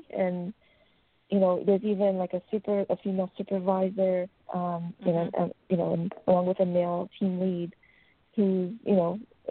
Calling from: Ontario, Canada; I'm calling from Canada.

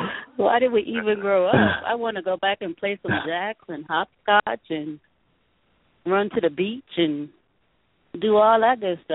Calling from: Atlanta, Georgia, United States; I'm calling from Atlanta.

